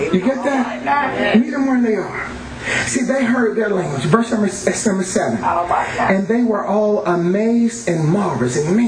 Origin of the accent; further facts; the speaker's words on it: Alabama, United States; Because I'm from Alabama and I don't have a large vocabulary.